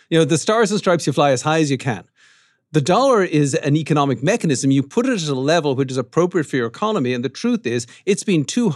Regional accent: Ireland; I grew up in Ireland

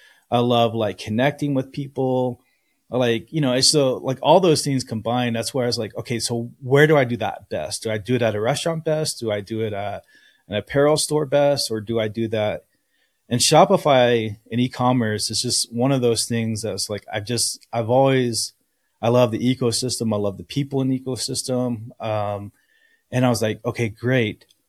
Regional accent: Hatch, New Mexico, United States; But in my hometown, which is I live in New Mexico, Hatch, New Mexico, which is 30 minutes from here, is the chili capital of the world.

